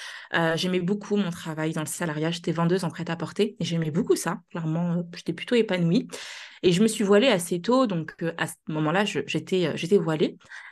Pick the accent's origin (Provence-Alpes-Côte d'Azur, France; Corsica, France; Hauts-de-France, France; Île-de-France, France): Île-de-France, France; Nanterre; j'ai sept frères et sœurs. On a grandi à Nanterre.